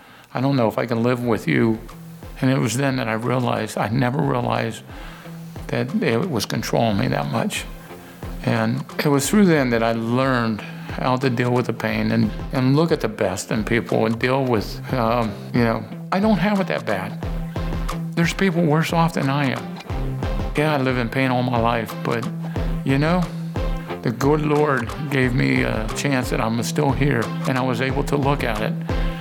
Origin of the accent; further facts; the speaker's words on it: Tionesta, Pennsylvania, United States; I'm from Tynesta, Pennsylvania.